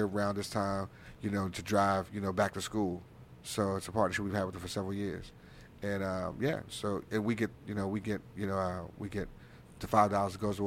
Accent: Brooklyn, New York, United States; also born or lived in Washington, D.C.; now in Los Angeles, United States; Even though I'm from Brooklyn, New York, born in Brooklyn, New York, D.C. has been home for me.

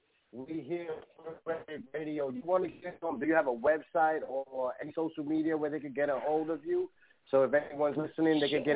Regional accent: Bronx, New York, United States; You already know I'm from the Bronx.

